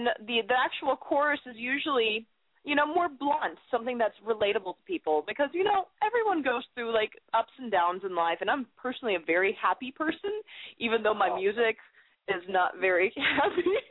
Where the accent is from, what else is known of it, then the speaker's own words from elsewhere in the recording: San Francisco, California, United States; born there; also born or lived in Alaska; Yeah. I was born in San Francisco. I don't remember it. I moved shortly after to Alaska. Stayed there for a hot minute.